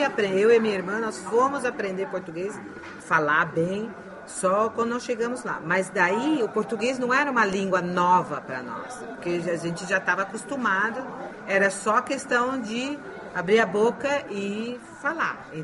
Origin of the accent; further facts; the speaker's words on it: Jundiaí, São Paulo, Brazil; born there; Eu nasci no Brasil. Nasci em Jundiaí, São Paulo.